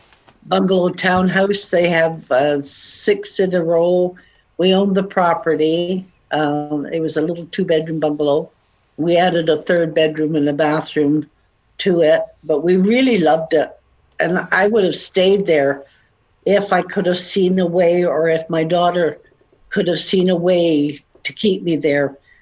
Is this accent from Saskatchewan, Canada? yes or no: no; Toronto, Ontario, Canada; born there; I was born in Toronto, married at the age of 17.